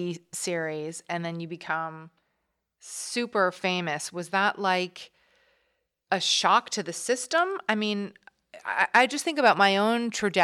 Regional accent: New York, United States; I grew up in New York.

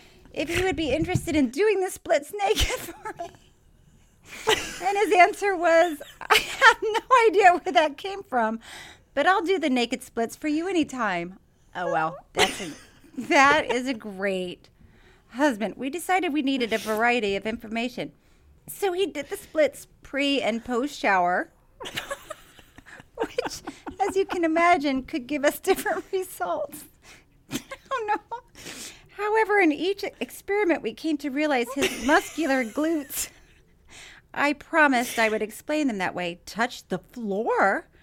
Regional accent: Dubuque, Iowa, United States; There is an adult entertainment club just outside of my hometown in Dubuque, Iowa, called Shakers.

